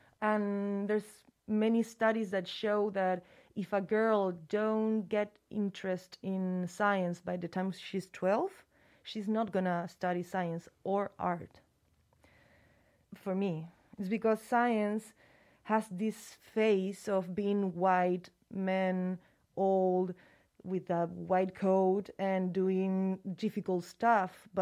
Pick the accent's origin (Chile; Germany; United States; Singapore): Chile; English is a second language; I'm from Chile.